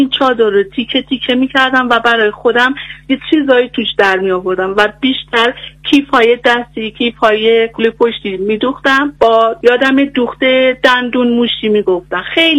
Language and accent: Persian; Isfahan, Iran; اهل اصفهان هستم.